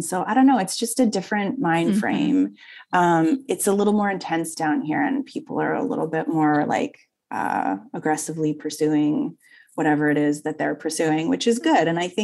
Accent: Canada; first of all, I'm Canadian, so it's like in my DNA.

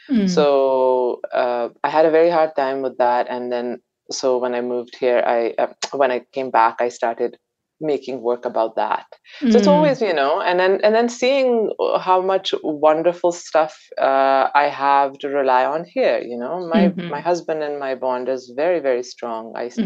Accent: Lahore, Punjab, Pakistan; moved away as an adult; now in Vancouver, Canada; And so I grew up in Lahore. Okay. And then I got married to my husband and moved to Vancouver 10 years ago.

